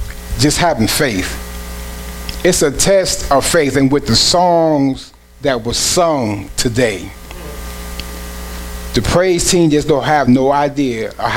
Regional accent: New York, United States; I'm from New York, so I'm going to drive like I'm from New York.

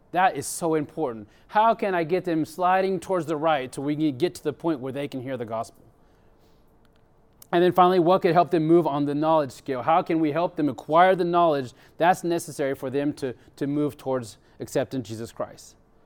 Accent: France; I grew up in France, and just like her, I went to public school. I went to French universities.

